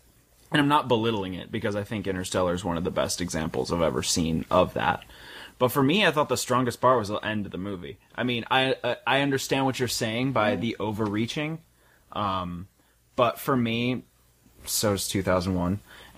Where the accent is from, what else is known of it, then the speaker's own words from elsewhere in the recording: Chicago, Illinois, United States; I'm from Chicago, so the Dark Knight's kind of like crammed down my throat.